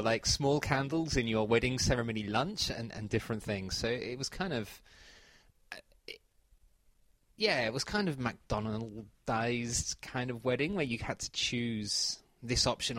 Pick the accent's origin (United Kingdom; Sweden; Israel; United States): United Kingdom; Well, yeah, because I'm British, maybe.